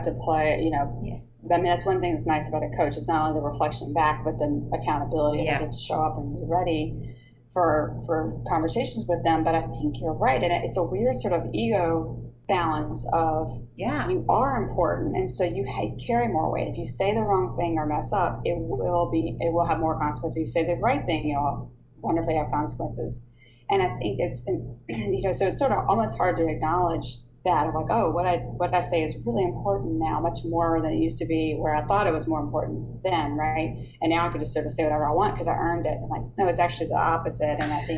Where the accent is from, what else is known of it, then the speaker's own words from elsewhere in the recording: Baton Rouge, Louisiana, United States; Oh, and I'm also from Baton Rouge, so Louisiana.